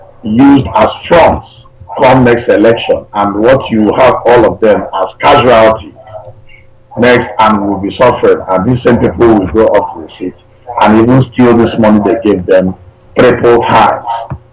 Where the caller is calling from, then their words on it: Italy; I'm calling from Italy.